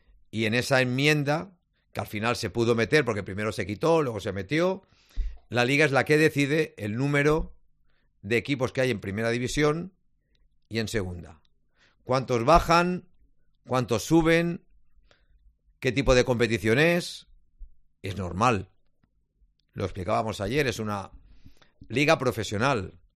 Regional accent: Catalonia, Spain

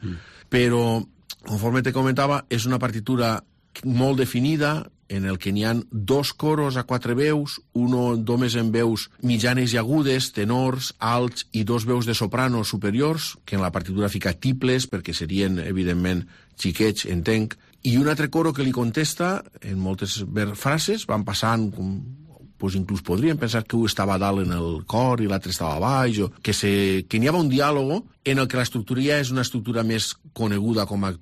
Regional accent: Nules, Valencian Community, Spain; jo sóc de Nules, sóc molt de Nules, sinó perquè la meva família i jo mateix ha viscut pràcticament tota la vida molt pròxim al convent. Tenim una vinculació, no?, directa en el convent, que està en la zona del barri Sant Joan

